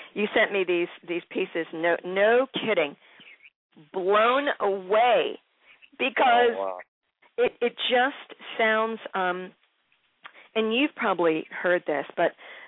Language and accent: English; Philadelphia, Pennsylvania, United States; the history of Baltimore, just like my hometown, Philadelphia, oh, my God, between the two cities, are you kidding me?